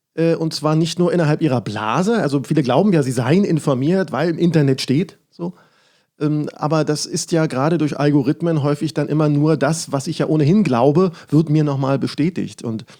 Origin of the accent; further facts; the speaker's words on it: Berlin, Germany; ich bin in Marzahn aufgewachsen